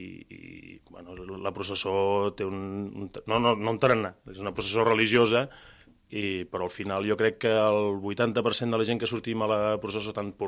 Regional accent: Tarragona, Catalonia, Spain; Jo, de fet, conec a molts dels armats, perquè tots som de Tarragona.

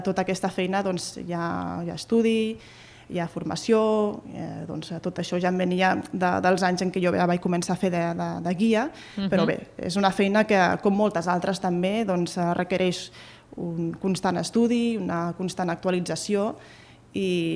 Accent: Reus, Catalonia, Spain; ja que jo també soc de Reus

